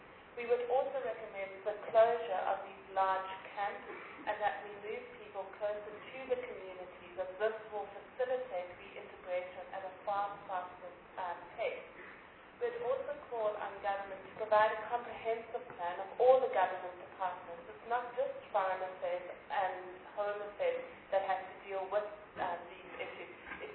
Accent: South Africa; As a South African society, we must ask how united we are in our diversity.

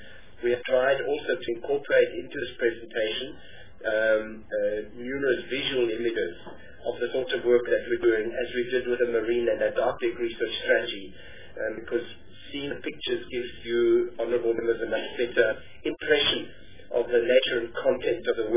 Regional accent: East London, Eastern Cape, South Africa; born there; By the way, I was born in East London, so I also have a foot in the Eastern Cape.

